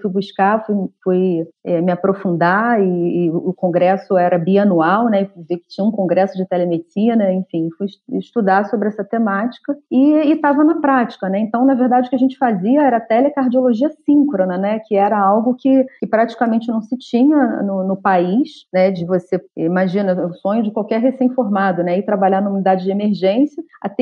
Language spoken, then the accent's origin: Portuguese; Petrópolis, Rio de Janeiro, Brazil; born there; quando eu vim para aqui, para minha cidade, né, onde eu nasci, em Petrópolis